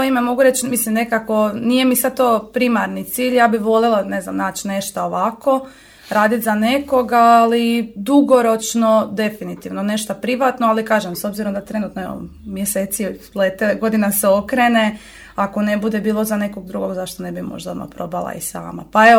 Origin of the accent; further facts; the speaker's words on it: Slavonski Brod, Brod-Posavina County, Croatia; Ja sam iz Slavonskog Broda.